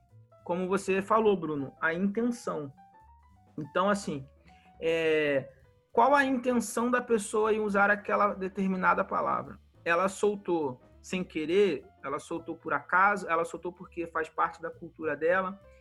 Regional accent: Rio de Janeiro, Brazil; now in São Paulo, Brazil; eu sou do Rio de Janeiro, atuo como missionário, como pastor missionário em Minas, e no momento eu estou morando em São Paulo.

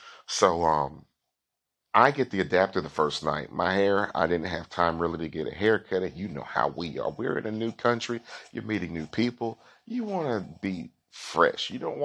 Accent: United States; Again, I'm an American.

